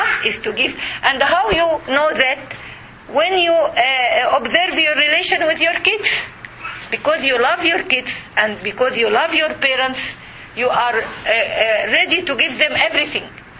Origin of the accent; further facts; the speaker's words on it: Egypt; I am from Egypt.